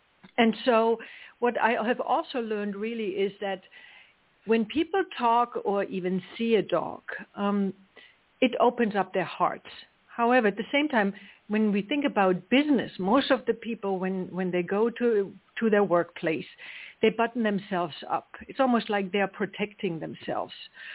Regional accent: East Germany, Germany; English is a second language; moved away as an adult; now in United States; So as you can hear, my accent is not from South Georgia. I'm actually from Germany. I grew up in East Germany, but I have been living here in the U.S. now for the last 28 years.

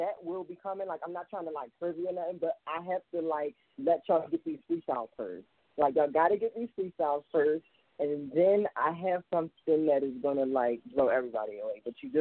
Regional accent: Philadelphia, Pennsylvania, United States; I'm from Philly, so like, I had to like really like, I had to grind, like, you know what I mean? Like, I had to grind my life, like, yeah, it wasn't easy, like, you know what I mean? Like, I grew up in these streets.

